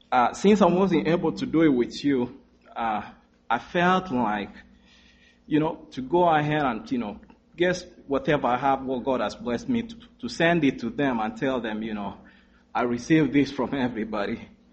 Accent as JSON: {"language": "English", "country": "Kenya", "said": "I come from Kenya. My dad came here recently. I was brought up in a simple family. We've been Seventh-day Adventist church ever since I was born."}